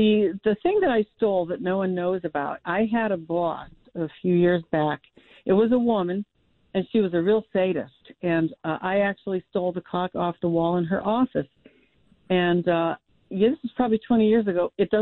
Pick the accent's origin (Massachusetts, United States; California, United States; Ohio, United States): Ohio, United States; Parma; Well, I grew up in Parma.